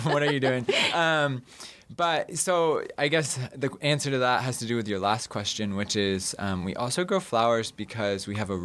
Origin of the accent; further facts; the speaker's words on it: Madison, Wisconsin, United States; But I grew up in the city. I grew up in Madison, Wisconsin.